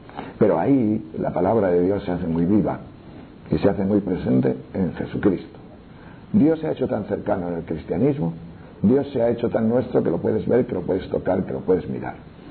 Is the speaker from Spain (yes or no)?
yes; León, Castile and León, Spain; me gusta esta tierra, porque en el fondo es mi tierra. Yo soy de León, de ahí cerquita